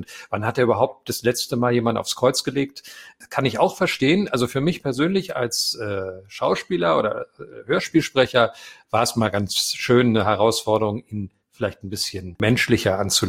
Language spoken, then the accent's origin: German; West Berlin, Berlin, Germany; Ja, Moment, ich bin auch Berliner, wa?